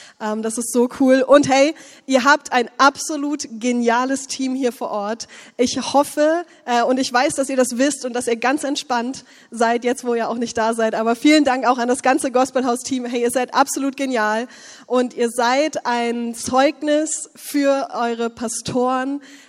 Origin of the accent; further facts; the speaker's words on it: Lower Saxony, Germany; Und wie ihr vielleicht an meinem fehlenden Dialekt hört, komme ich auch nicht hier aus der Gegend ursprünglich, sondern ich komme aus der Nähe von Hannover.